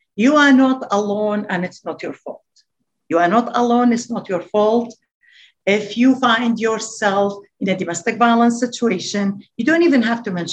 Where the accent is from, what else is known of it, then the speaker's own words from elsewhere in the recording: Iraq; I'm from Iraq.